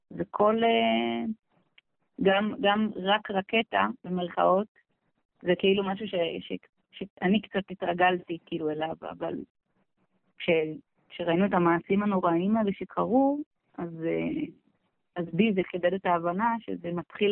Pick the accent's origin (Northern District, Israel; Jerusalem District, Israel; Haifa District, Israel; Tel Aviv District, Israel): Northern District, Israel; Ramat David; לשני הורים שעלו לארץ. נולדתי בקיבוץ רונה דוד, בעמק ישראל, ליד בסיס חיל אוויר רמה דוד, שעובד שעות נוספות בימים אלו. אז גדלתי בקיבוץ